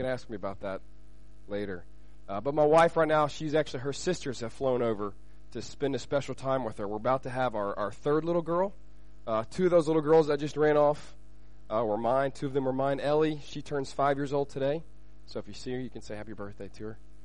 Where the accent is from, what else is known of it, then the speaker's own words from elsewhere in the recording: Alabama, United States; We're from the States, the United States, from Alabama. So I'm from the South, so if you hear me say y'all, because I'm a Southerner, so I say y'all.